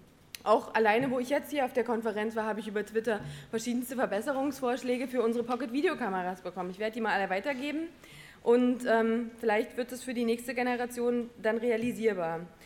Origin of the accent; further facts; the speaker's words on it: Saxony, Germany; Oder auf Sächsisch, nischt. Ich komme aus Sachsen ursprünglich.